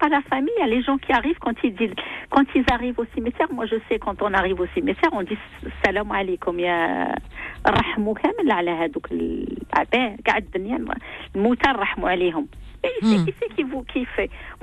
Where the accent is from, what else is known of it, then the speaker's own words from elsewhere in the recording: Oran, Oran Province, Algeria; Je suis algérienne, je suis d'Oran.